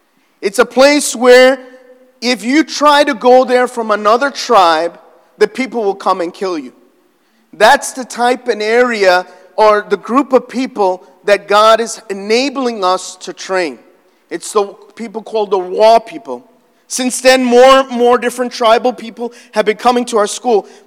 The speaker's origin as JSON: {"language": "English", "country": "United States", "tie": "born or raised there", "said": "even though I'm Indian, I was born and raised in America, grew up in Burger King, McDonald's, and everything"}